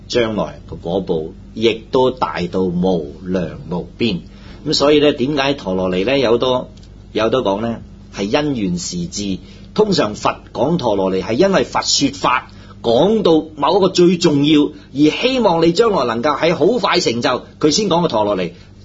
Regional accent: Guangdong, China; 因為我哋中國嘅廣東人啱唔啱啊？我哋講廣東話

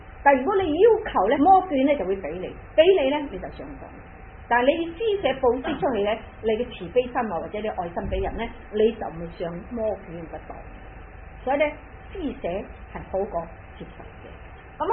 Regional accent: Guangdong, China; 即係我哋廣東人是講啲嘢好鬼善事嘅。

